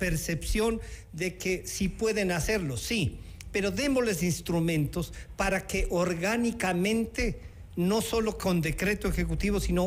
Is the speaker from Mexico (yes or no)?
no; Latacunga, Cotopaxi, Ecuador; en mi ciudad natal, en La Tacunga